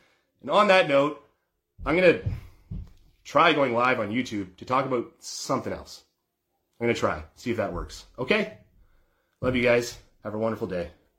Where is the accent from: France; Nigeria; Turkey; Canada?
Canada; now in United States; I'm a Canadian living in the U.S., haven't been back since the implementation of ArriveCan and inoculation charade.